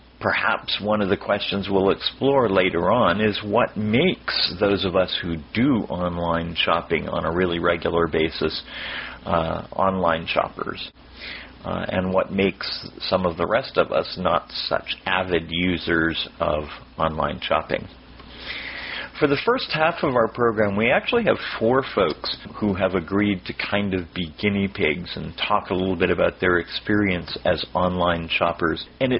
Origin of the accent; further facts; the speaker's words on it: Miami, Florida, United States; Good evening. … from Miami, Florida, and it's a pleasure to have everyone here.